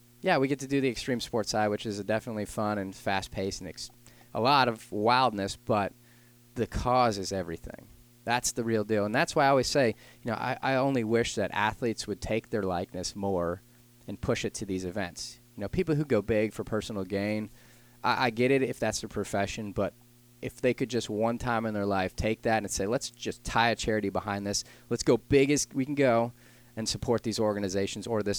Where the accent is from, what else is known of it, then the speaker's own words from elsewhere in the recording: Detroit, Michigan, United States; background is growing up in Detroit, Michigan, complete failure in school and just couldn't really figure out what my direction looked like.